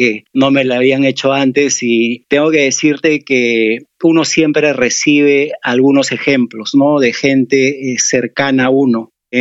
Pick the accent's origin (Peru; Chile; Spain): Peru; Pomabamba, Ancash; born there; nací en Pomabamba hace 62 años ya